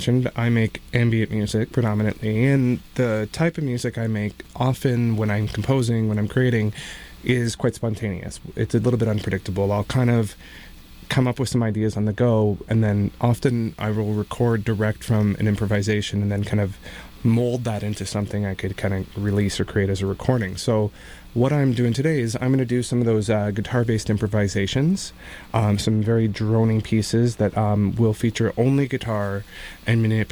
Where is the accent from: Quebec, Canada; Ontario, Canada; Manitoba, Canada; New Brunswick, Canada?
Ontario, Canada; Toronto; And I'm from Toronto, but I have a soft spot for Guelph.